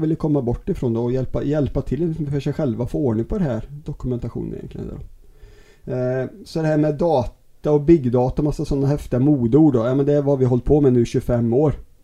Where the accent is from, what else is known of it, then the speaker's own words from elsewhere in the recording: Västra Götaland County, Sweden; accent: Västgöte; så sitter vi ute på Varaslätten. Där har min fantastiskt fina dialekt som är Västgöte.